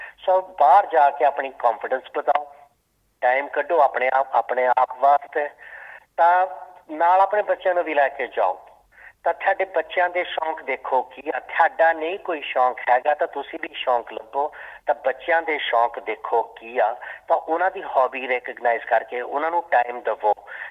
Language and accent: Punjabi; Talwan, Punjab, India; ਪਿੰਡ ਹੈਗਾ ਸਾਡਾ ਤਲਵਣ, ਉਹ ਉੱਦਾਂ ਅਸੀਂ ਬੈਲਗੇ ਦੇ ਹਾਂ, ਤਲਵਣ ਪਿੰਡ ਹੈਗਾ ਆ ਨੂਰ ਮਹਿਲ ਤੋਂ 11-9 ਕਿਲੋਮੀਟਰ ਸਾਊਥ ਪੈਂਦਾ ਆ, ਤਾਂ ਜਲੰਧਰ ਡਿਸਟ੍ਰਿਕਟ ਦੇ ਵਿੱਚ ਪੈਂਦੇ ਹਾਂ ਅਸੀਂ।